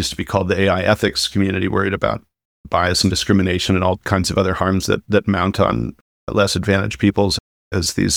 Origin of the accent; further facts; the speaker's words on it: United States; And the gallows humor, as an American, I'm really unhappy to see the government talking about how you need to speak in an objective